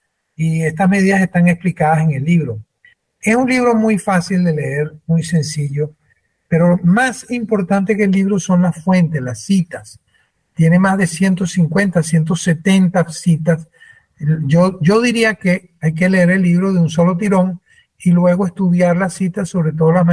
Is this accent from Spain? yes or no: no; Venezuela; y lo ofrezco porque soy venezolano.